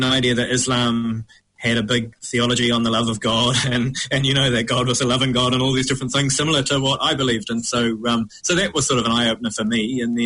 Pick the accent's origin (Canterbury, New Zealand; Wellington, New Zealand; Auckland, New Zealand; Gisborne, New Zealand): Canterbury, New Zealand; Christchurch; I was brought up in Christchurch, which is not very multicultural anyway, and is quite conservative.